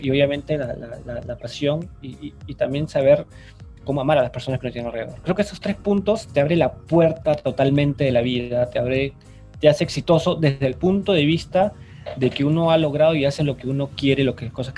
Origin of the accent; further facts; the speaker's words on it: Peru; Me dice, ¿de qué parte eres? Ah, soy de Perú, ¿no?